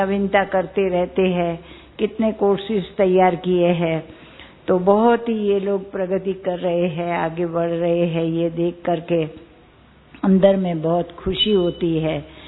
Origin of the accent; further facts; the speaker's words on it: Gujarat, India; तो हम गुजरात से आए हैं, गुजरात में रहते हैं